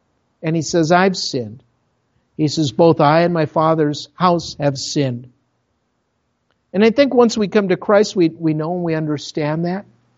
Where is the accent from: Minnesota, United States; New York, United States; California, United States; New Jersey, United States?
Minnesota, United States; accent: Minnesota; But she's talking in Spanish, thinking that I'm from Minnesota. I've got a Minnesota accent.